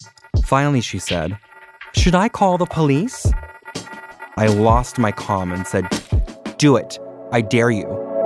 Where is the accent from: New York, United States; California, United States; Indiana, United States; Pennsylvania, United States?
Indiana, United States; New Albany; Most of my jobs when I was growing up in New Albany, Indiana, involved working with children